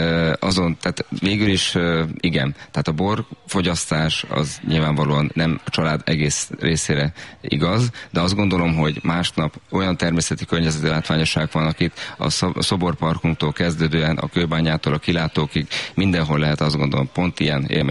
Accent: Villány, Baranya, Hungary; born there; Hát én is itt születtem Villányban

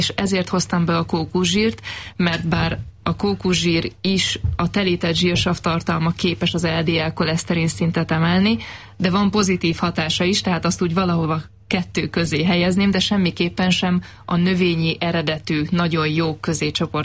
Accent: Great Hungarian Plain, Hungary; egyébként én is alföldi vagyok, tehát ismerem ennek a kultúráját

